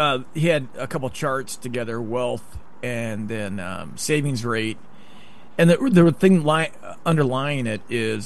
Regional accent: Idaho, United States; I grew up in Idaho and my parents were pretty much, leave me alone.

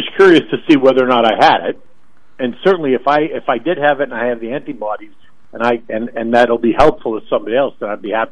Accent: Boston, Massachusetts, United States; We came up to Boston because I'm from Boston. My whole family lives up here.

